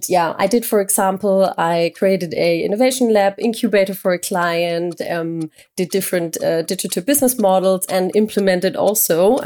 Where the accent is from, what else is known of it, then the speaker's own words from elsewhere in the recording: Munich, Bavaria, Germany; from Munich